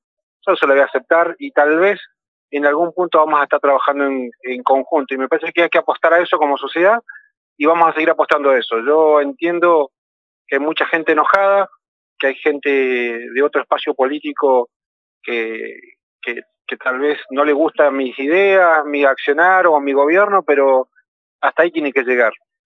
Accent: El Bolsón, Río Negro, Argentina; En mi pueblo, que es el Bolsón

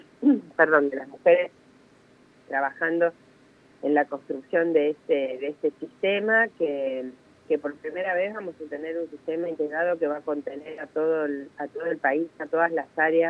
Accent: Buenos Aires, Argentina; Yo soy de Provincia de Buenos Aires

